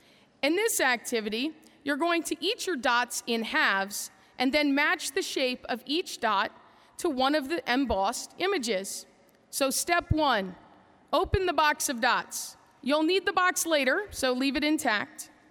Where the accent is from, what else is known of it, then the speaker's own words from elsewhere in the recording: Ohio, United States; and the Lifelong Learning Group, which is from my home state of Ohio.